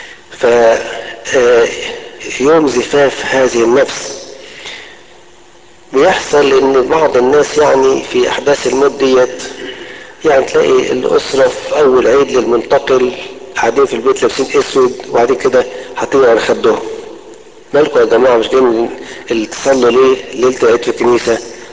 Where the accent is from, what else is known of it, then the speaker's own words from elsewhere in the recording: Egypt; يمكن مره طفل صغير كده عندنا في مصر 10 سنين في امتحان